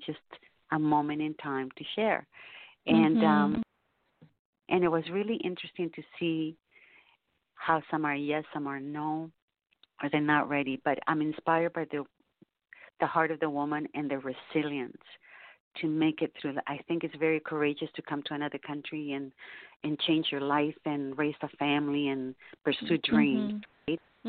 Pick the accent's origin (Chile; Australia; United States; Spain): Chile; now in Canada; because I'm Canadian Chilean, I've been here for so many years.